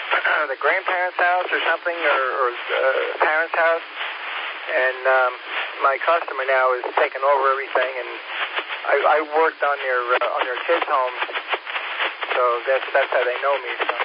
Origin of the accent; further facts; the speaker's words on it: New York, United States; You've seen this area grow, just like I saw my hometown grow up on Long Island.